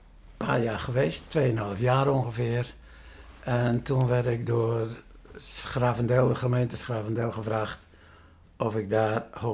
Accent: Sliedrecht, South Holland, Netherlands; geboren in Sliedrecht, in de Julianenstraat, 8 december 1930. Mm-hmm. Dus ik ben nu 89 jaar. Ik heb 25 jaar van mijn leven in Sliedrecht doorgemaakt.

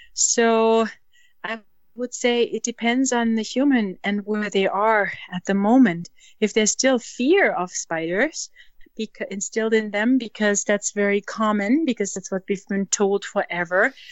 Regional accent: Germany; I grew up in Germany post-World War II, and there was absolutely no consciousness about animals. It was all about survival and building the country back up.

